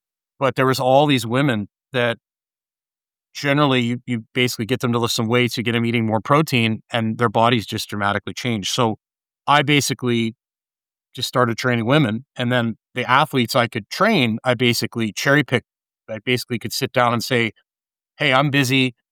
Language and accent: English; Canada; moved away as an adult; also born or lived in United States; I'm originally from Canada. I played every sport growing up, and I went to college in the U.S. to play college football.